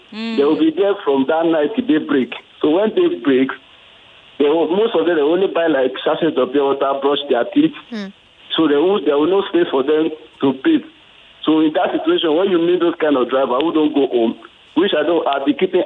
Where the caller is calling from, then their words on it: Ibeju-Lekki, Lagos, Nigeria; calling you from Elemoro, Ibejulekki.